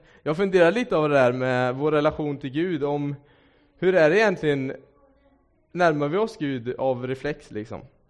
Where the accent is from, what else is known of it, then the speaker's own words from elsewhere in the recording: Åsarp, Västra Götaland County, Sweden; now in Varberg, Sweden; Och jag kommer ifrån Åsarp, heter det. Det är uppe på Västgötaslätten.